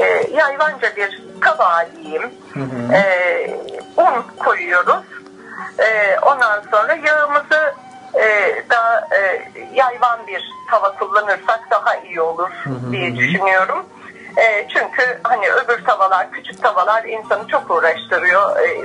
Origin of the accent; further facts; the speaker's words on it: Giresun, Turkey; Ben de Karadenizliyim. Giresunluyum.